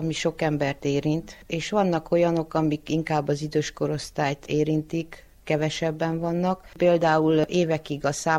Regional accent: Târgu Mureș, Mureș County, Romania; Igazából a volt férjem révén kerültem én ebbe a faluba. Én marosvásárhelyi vagyok.

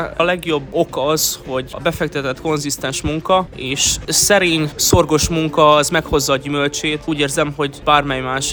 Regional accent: Cluj-Napoca, Cluj County, Romania; a legerősebb mezőnyben is Kolozsvárról erdélyi magyarként helyt tudunk állni

